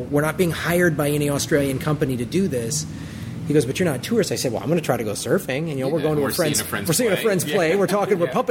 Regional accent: Chicago, Illinois, United States; Because I'm from Chicago, right?

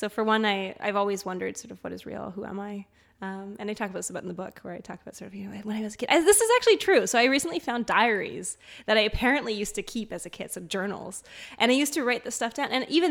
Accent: Canada; also born or lived in Germany; I'm half Canadian, that's why I sound like this, yeah. And half German.

